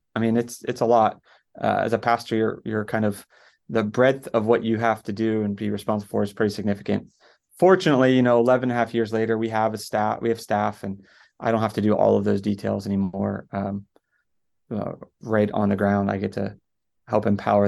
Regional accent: Latrobe, Pennsylvania, United States; also born or lived in Beaver County; So I was born in the Beaver County Medical Center, Beaver County, but really was raised in Westmoreland County. I lived in Latrobe from halfway through my kindergarten year to after I graduated high school.

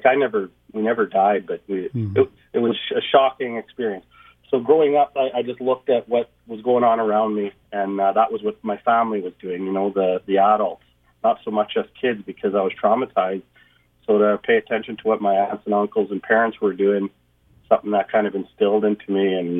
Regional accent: Manitoba, Canada; also born or lived in Thompson; I grew up on a farm in the parkland there, just north of the Riding Mountain, on a dusty dirt road

